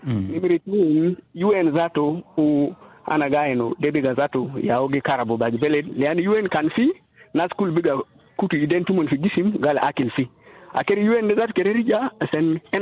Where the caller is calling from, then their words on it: Juba, Central Equatoria, South Sudan; from Gudele.